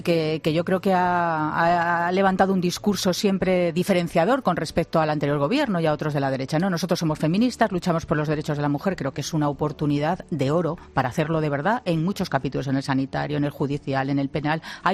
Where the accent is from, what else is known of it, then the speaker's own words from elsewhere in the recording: Spain; como española lo digo, como ciudadana